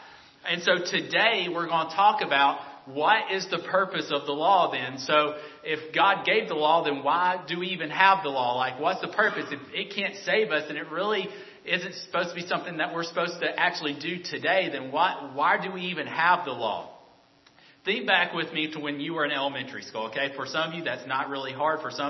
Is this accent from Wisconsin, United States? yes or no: no; Alabama, United States; I'm from Alabama, if you can't tell by my accent.